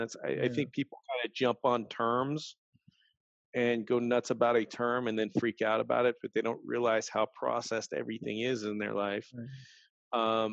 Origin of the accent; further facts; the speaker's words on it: Ohio, United States; now in California, United States; I grew up in the country, and I grew up picking, I was originally from Ohio, then transplanted to California. But when I was in Ohio, we grew a lot of our stuff.